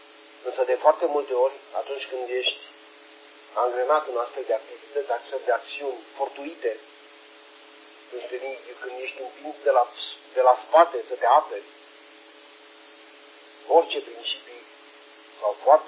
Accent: Romania; Da, și noi ne mândrim că suntem români.

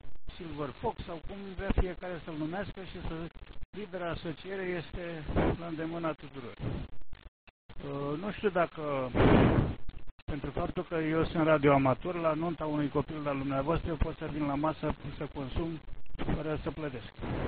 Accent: Romania; Dar noi suntem români, dacă se poate să plătim.

